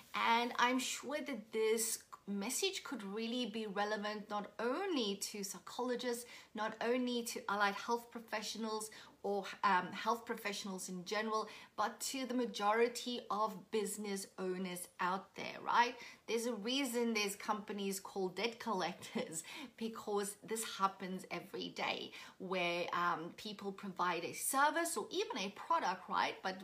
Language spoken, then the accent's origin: English; Port Elizabeth, Eastern Cape, South Africa; now in Brisbane, Australia; It is reminding me just a tad bit of my hometown of Port Elizabeth, where I come from